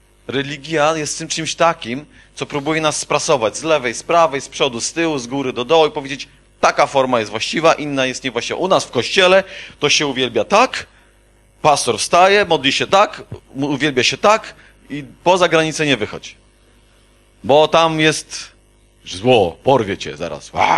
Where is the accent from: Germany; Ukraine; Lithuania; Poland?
Poland; Świdnik, Lublin Voivodeship; Jesteśmy Polakami, ze Świdnika głównie, tak? Ze Świdnika